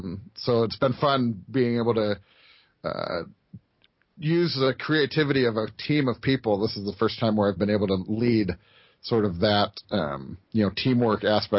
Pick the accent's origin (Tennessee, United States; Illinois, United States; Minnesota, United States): Illinois, United States; Schaumburg; I grew up in the Chicago area too, but I actually grew up more of a White Sox fan.